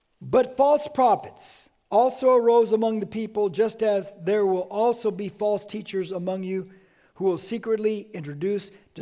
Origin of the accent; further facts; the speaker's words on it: United States; You guys know I'm patriotic, right? I'm patriotic. You cut me, man. I'm American all the way.